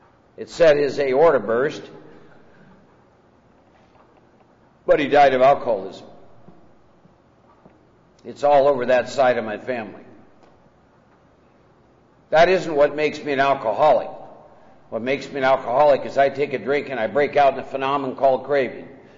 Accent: Iowa, United States; I was born and raised in Iowa, second oldest of four boys. Raised in a Norwegian farming community of 3,000, 4,000, 5,000 people. Hard-working people.

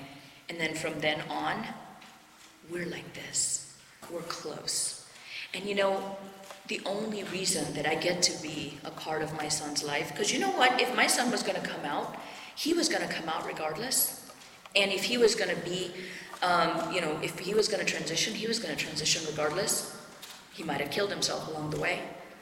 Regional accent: India; This is how I grew up in India, so I can't take that out of me.

